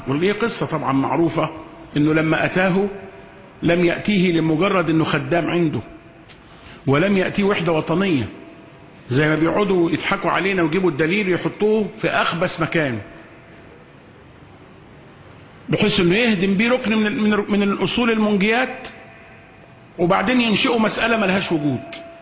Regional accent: Egypt; وإحنا مصريين

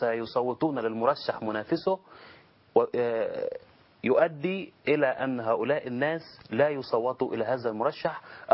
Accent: Egypt

